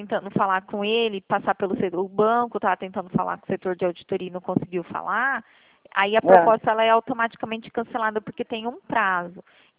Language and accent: Portuguese; Presidente Prudente, São Paulo, Brazil; Sou de Presidente Prudente.